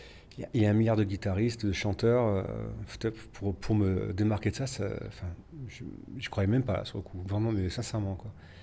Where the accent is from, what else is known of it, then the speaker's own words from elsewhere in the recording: Provence-Alpes-Côte d'Azur, France; je suis petit Français qui vient de Provence